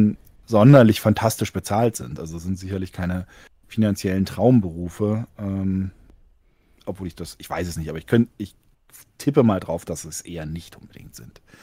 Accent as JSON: {"language": "German", "region": "Berlin", "country": "Germany", "said": "weil ich komme ja aus Berlin. Und Berlin ist ja auch sehr dreckig"}